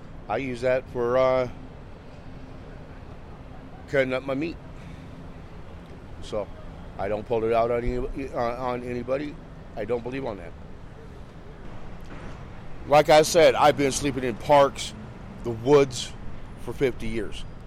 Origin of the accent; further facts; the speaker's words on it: Boise, Idaho, United States; Boise, Idaho is 20 below zero. I lived there for 15 years. That's my hometown.